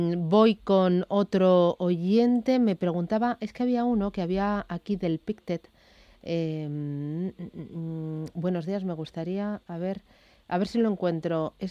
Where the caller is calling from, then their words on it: Burgos, Castile and León, Spain; Buenos días … de Burgos.